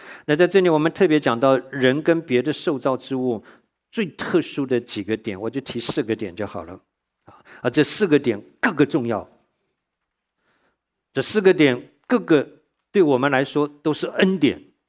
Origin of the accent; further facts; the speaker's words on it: Tainan, Taiwan; 我到高中的时候都还碰到同学，他这一辈子没有离开过我的家乡台南的